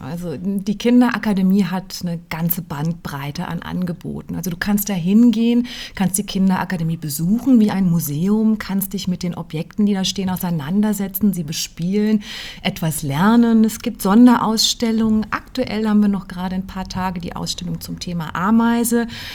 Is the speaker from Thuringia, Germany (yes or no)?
no; Rhineland-Palatinate, Germany; ich komme aus Rheinland-Pfalz und bin in einer kleinen Stadt in der Nähe des Hunsrücks geboren. Also meine Mama ist ein Hunsrücker Mädchen, mein Papa war ein amerikanischer GI